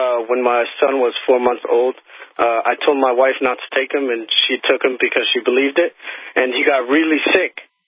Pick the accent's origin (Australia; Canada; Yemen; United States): Yemen; I'm actually from Yemen, and I was there 10 years ago.